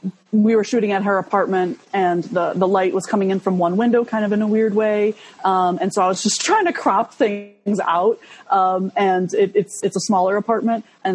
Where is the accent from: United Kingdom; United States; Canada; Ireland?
United States; Chicago, Illinois; I'm from Chicago, and so that's why I knew Jen.